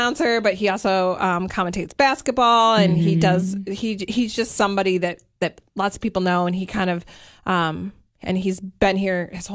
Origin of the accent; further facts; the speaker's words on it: Michigan, United States; now in Cookeville, United States; I've lived in different parts of the country. I grew up in Michigan. I like to pretend I'm a Cookvillian, but I'm not.